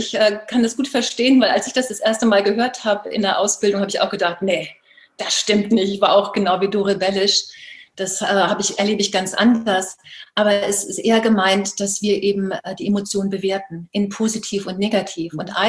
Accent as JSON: {"language": "German", "region": "Baltic coast", "country": "Germany", "said": "Ja, zurzeit habe ich das große Glück, im Norden zu leben, an der Ostsee meiner alten Heimat. Ich bin verheiratet."}